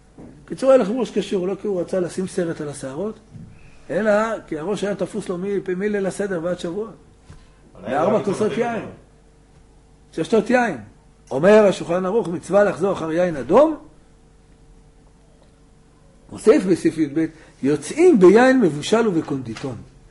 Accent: Jerusalem, Jerusalem District, Israel; אנחנו ירושלמים, לא בני ברקים.

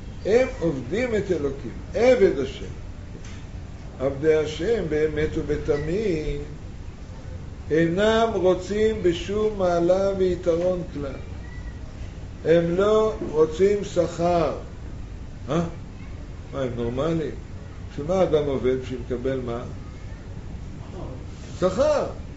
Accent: Mishmar HaSharon, Central District, Israel; אני בא מקיבוץ, קוראים לו משמר השרון.

